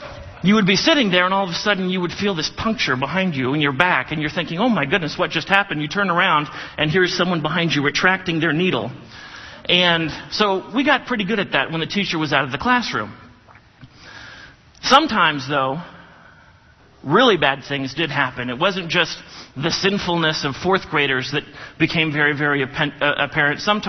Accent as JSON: {"language": "English", "country": "Germany", "tie": "born or raised there", "said": "I grew up in Germany, and I spent some time going to a German school where you had to speak German"}